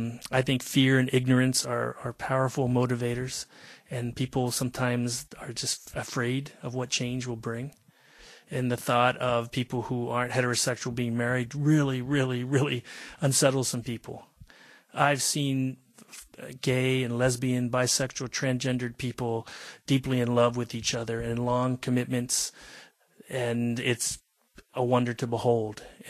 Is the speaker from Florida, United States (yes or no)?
no; Virginia, United States; Well, I grew up in Virginia in the South, and that vehemence existed in my lifetime around the issues of civil rights.